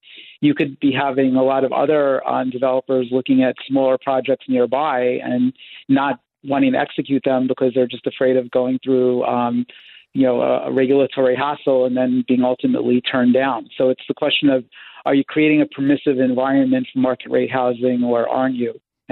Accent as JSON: {"language": "English", "town": "New York City", "region": "New York", "country": "United States", "said": "I come from New York City."}